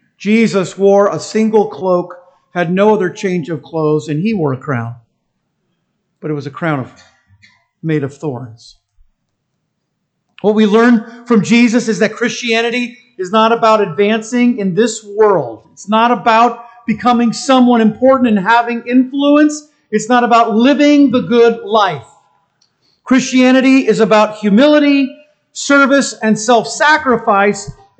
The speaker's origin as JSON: {"language": "English", "country": "United States", "said": "I'm an American, and I greatly appreciate our form of government"}